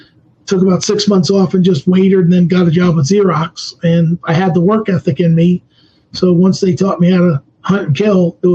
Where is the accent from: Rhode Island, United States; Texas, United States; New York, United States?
New York, United States; New York City; I grew up in New York City, and I was always doing side hustles, working, trying to figure things out.